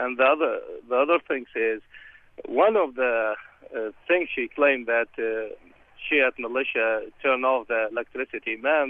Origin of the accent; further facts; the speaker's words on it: Sadr City, Baghdad Governorate, Iraq; Yeah, I am from Sadr City myself